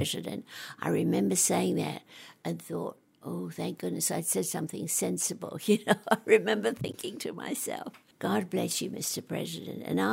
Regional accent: London, United Kingdom; now in United States; I'm originally from London.

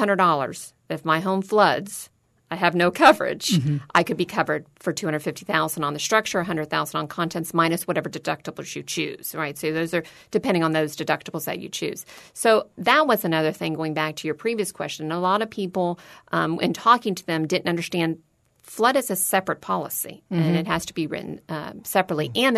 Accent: Clearwater Beach, Florida, United States; And I'm a Florida native. I was born in Clearwater Beach. I've been in Florida my whole entire life.

